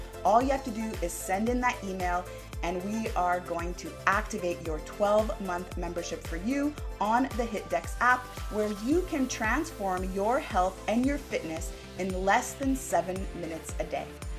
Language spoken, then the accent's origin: English; Saudi Arabia; John and I actually share our experiences growing up in Saudi Arabia